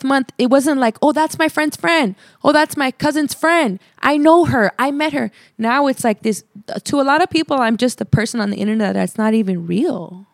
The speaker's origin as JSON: {"language": "English", "town": "Los Angeles", "region": "California", "country": "United States", "tie": "born or raised there", "said": "This is all indie and born and raised in Northeast Los Angeles."}